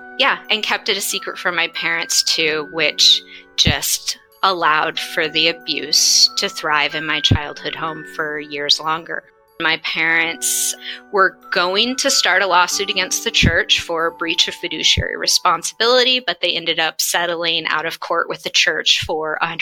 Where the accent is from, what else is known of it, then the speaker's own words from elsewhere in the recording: Arvada, Colorado, United States; Yeah, I grew up in Arvada, Colorado.